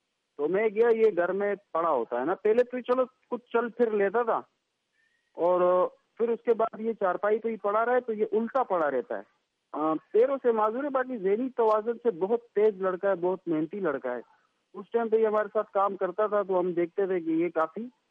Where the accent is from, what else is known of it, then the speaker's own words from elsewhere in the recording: Karachi, Sindh, Pakistan; also born or lived in Mingora, Pakistan; میں کراچی سے ہوں اور پیچھے میں سوات سے منگورا سے تعلق رکھتا ہوں, کمبر سے.